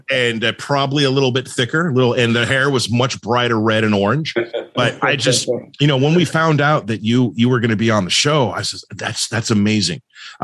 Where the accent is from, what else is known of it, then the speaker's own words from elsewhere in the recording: Thousand Oaks, California, United States; I grew up in Thousand Oaks, California.